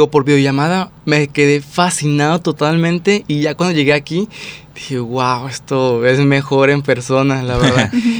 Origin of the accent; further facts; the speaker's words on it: Tampico, Tamaulipas, Mexico; yo no soy de aquí, yo soy de Tamaulipas, soy de Tampico, Tamaulipas